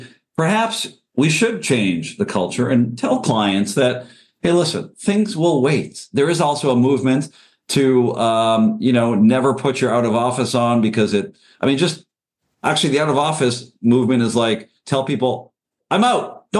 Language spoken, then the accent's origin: English; Canada; God, you know, as a Canadian, you guys don't know anything about snacking